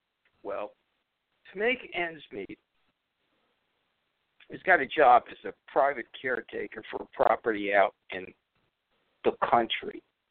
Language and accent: English; New York City, New York, United States; What do I know? You know, I'm from Brooklyn.